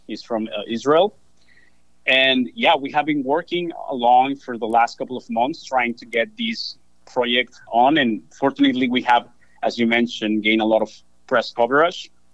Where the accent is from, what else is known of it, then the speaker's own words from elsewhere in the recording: Monterrey, Nuevo León, Mexico; now in Menlo Park, United States; I'm from Monterrey in Mexico. And I graduated last year from law school and from engineering and physics back in Tec de Monterrey, in the same city where I was born.